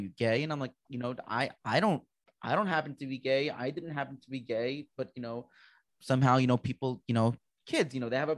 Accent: Florida, United States; Gia and I grew up in South Florida, which is, you know, may not be a small town.

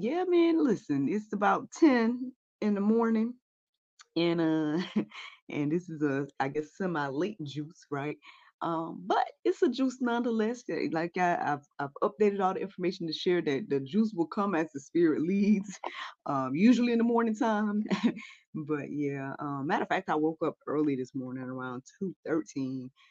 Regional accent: Jackson, United States; Went all the way down to Jackson, my hometown, to do a show for my cousin's 70th birthday.

